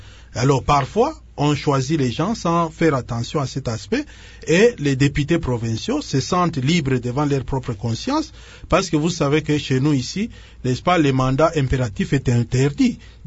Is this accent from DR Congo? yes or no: yes; DR Congo; nous ne pouvons pas, ici, chez nous, au Congo, parler de démocratie sans regarder ce qui se passe ailleurs